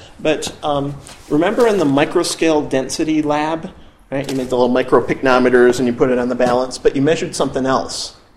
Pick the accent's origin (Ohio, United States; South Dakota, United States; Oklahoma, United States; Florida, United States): South Dakota, United States; Sioux Falls; I grew up in Sioux Falls, South Dakota, across down by the southeast corner of Minnesota.